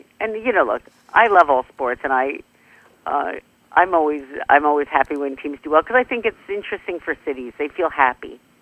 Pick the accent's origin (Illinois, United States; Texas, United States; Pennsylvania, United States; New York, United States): Pennsylvania, United States; Philadelphia; I'm a Philadelphian, so it was a real honor.